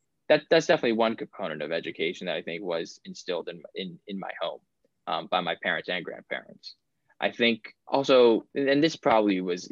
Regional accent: New York, United States; there was the team that I was playing on that practiced downtown in New York. I'm from New York.

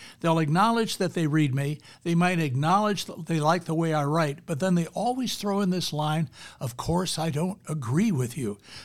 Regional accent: Virginia, United States; also born or lived in Washington, D.C. / Maryland; Well, I was born in Washington, D.C. My mother was there at the time, so I didn't have a choice. And grew up in the suburbs of Northern Virginia and Maryland, went to high

